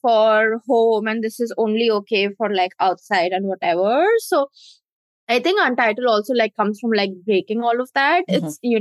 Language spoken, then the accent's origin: English; India; growing up in India